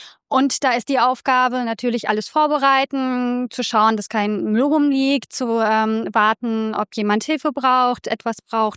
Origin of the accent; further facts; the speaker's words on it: Berlin, Germany; Ich komme aus Berlin.